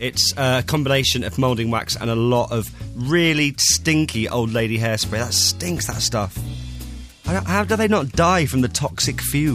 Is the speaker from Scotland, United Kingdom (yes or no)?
no; Southampton, South East England, United Kingdom; Well, I'm from Southampton, and we never had one.